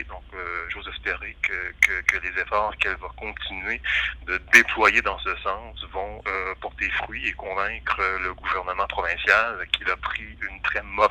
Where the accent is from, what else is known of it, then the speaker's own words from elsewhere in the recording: Sudbury, Ontario, Canada; now in Ottawa, Canada; J'ai quitté Sudbury pour faire mes études et j'ai été embauché ici il y a plusieurs années. Donc, j'ai quitté Sudbury il y a au-dessus de 25 ans, mais je suis demeuré très lié au nord de l'Ontario.